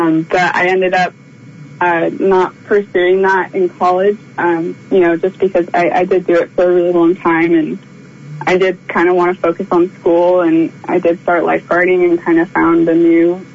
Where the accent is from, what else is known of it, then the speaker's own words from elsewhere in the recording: Montara, California, United States; Yeah, I did. I grew up in Montero.